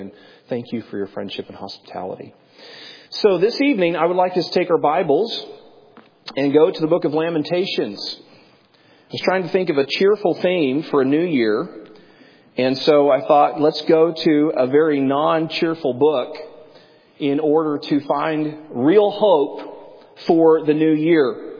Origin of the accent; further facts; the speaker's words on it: North Carolina, United States; I didn't grow up in Alabama. I grew up in North Carolina, but every church picnic, somehow, there was lots of Bojangles.